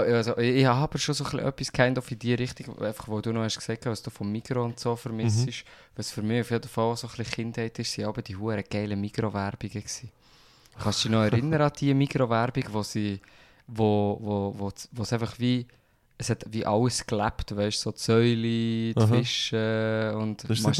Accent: Burgdorf, Bern, Switzerland; Also ich kann mich noch erinnern, dass einfach bei uns in Burgdorf hat's auch so eine Kinderecke gehabt

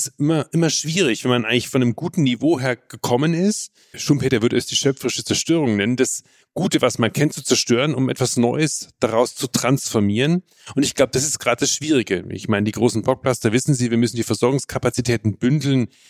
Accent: Bavaria, Germany; für mich als Bayer

